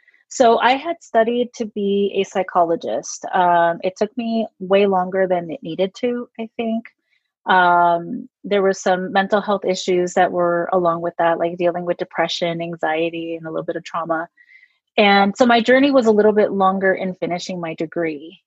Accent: San Diego, California, United States; So I'm Mexican American and I grew up here in San Diego, and I grew up very like culturally Mexican.

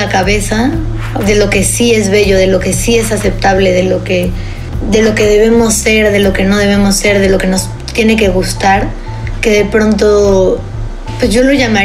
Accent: Mexico City, Mexico; tengo 25 años y soy de la Ciudad de México. Empecé a modelar a los 22 años.

